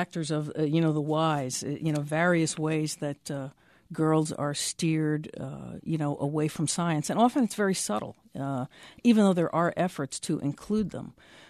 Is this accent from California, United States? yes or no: no; New Jersey, United States; where I grew up in North Jersey.